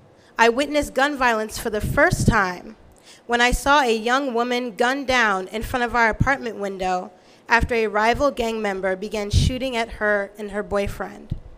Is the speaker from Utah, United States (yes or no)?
no; Bronx, New York, United States; also born or lived in Brooklyn; I was born in Brooklyn, New York. But soon after I was born, my parents moved to Parkchester in Bronx, New York.